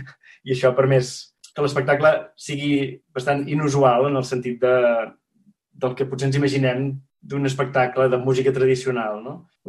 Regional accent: Ullastrell, Catalonia, Spain; now in Terrassa, Spain

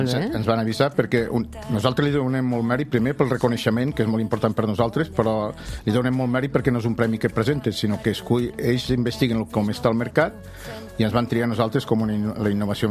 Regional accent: Andorra; Bueno, jo sóc d'Andorra, però tenim l'empresa a Terrassa.

